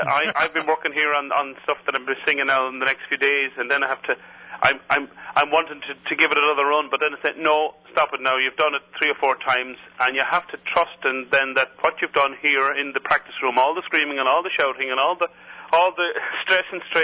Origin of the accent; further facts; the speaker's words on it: Ireland; growing up in Ireland, I would compete in competitions.